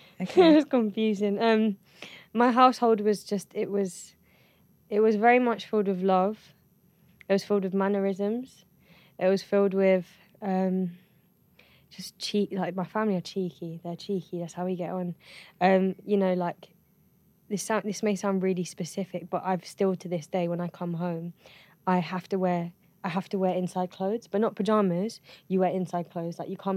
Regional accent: London, United Kingdom; I'm from an area that provided me with that sense of community. You know, I grew up in South London. South London's known to have a huge community of ethnic minorities.

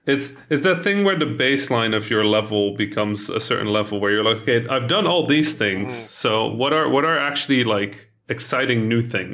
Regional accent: Netherlands; English is a second language; also born or lived in Egypt; I grew up partially in the Netherlands, partially in Egypt. My father is an Egyptian man and my mother is a Dutch woman. They met in the Netherlands and I was raised between those two countries. So for me growing up, I spoke Dutch, I spoke Arabic.

